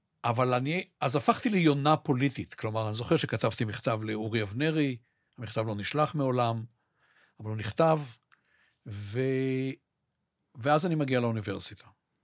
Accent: Haifa, Haifa District, Israel; לא רק שאני גר בחיפה, אני בשיקון פועלים שם. שיקון סולל בונה

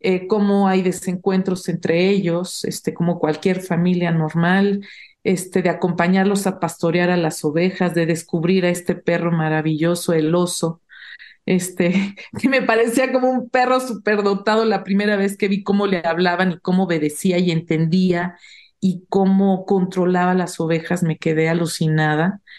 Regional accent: State of Mexico, Mexico; also born or lived in El Salvador; me ponen como salvadoreña mexicana. Pero mi mamá es mexicana y yo crecí en el Estado de México. Tal vez de los 4 a los 10 años viví en el campo, entre vacas y borregos.

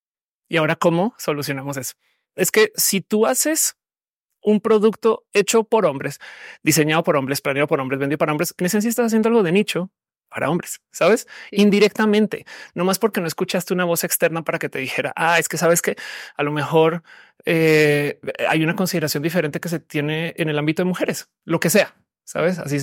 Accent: Colombia; now in Mexico; México en particular, yo soy colombiana

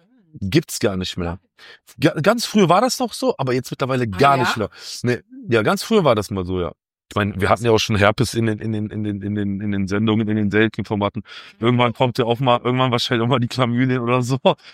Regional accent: Aachen, North Rhine-Westphalia, Germany; Nee, ich komme aus Aachen.

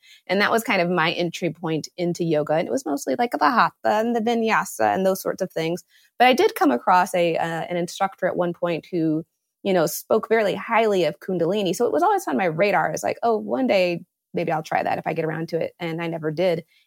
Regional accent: Indiana, United States; I'm from Indiana. I'm a humble Midwestern girl.

